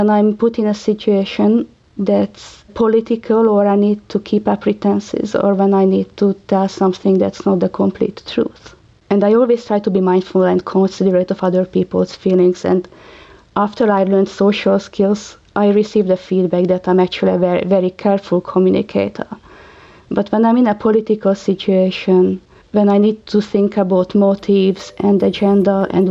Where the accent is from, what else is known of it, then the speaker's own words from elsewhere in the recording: Hungary; I grew up in Hungary, so both of my parents were Hungarian.